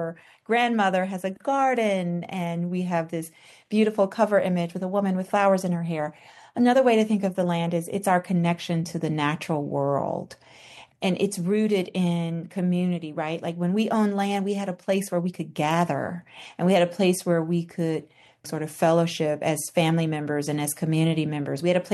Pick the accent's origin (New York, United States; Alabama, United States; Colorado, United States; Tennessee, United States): Tennessee, United States; Memphis; I'm a native Southerner, Francesca. I'm from Memphis, born and raised.